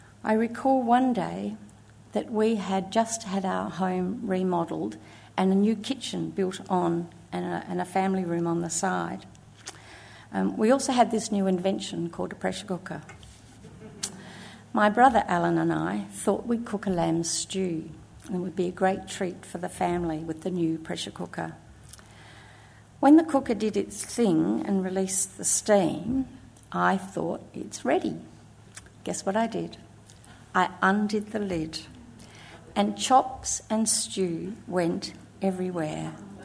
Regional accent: Adelaide, South Australia, Australia; I grew up in Adelaide, one of 4 children for

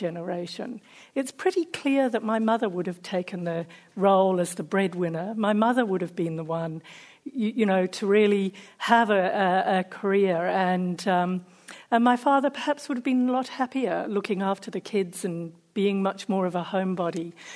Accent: Zimbabwe; also born or lived in India; So I grew up in Zimbabwe, and it was, you know, one of my father's wild flights of fancy that took the family off to India, where I happened to be born. But we came back fairly shortly afterwards.

